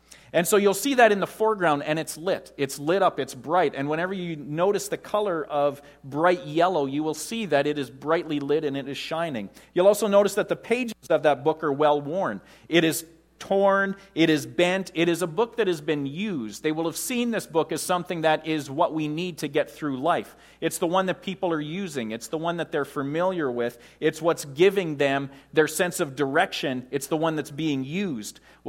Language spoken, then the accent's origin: English; Saskatchewan, Canada; Growing up in Saskatchewan, we thought a John Deere tractor in a wheat field was fine art.